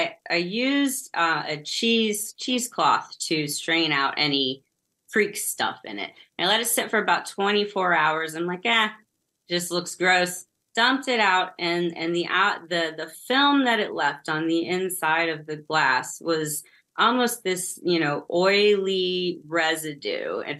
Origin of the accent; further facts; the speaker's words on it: Salem, Ohio, United States; now in Coraopolis, United States; so right now I'm from Salem and I moved to Coriopolis in Pennsylvania. So I'm on the Ohio River.